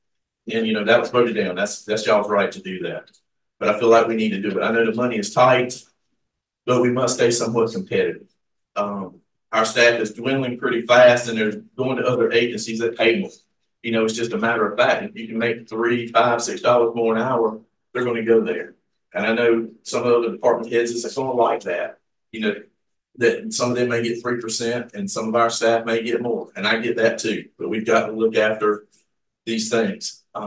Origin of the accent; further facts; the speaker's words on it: Orlando, Florida, United States; Growing up in Orlando, things hasn't changed a bit.